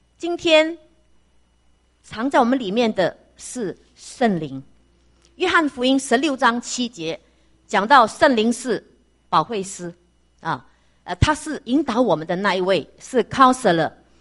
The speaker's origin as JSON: {"language": "Chinese", "country": "Malaysia", "said": "我去年回我的家乡是在马来西亚，我是来自马来西亚。"}